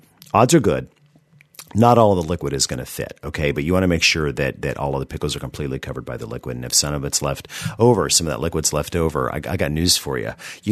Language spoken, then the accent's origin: English; Georgia, United States; also born or lived in California; I'm from Georgia. Confession. I mean, I was born in California, but my mom and my dad were from Georgia, and they moved to California on their honeymoon, and they had me, and then they came back when I was like 8 years old.